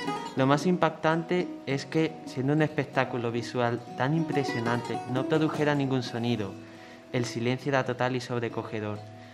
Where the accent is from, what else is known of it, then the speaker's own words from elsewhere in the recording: Córdoba, Andalusia, Spain; Yo soy de Córdoba. Sí, de Córdoba capital.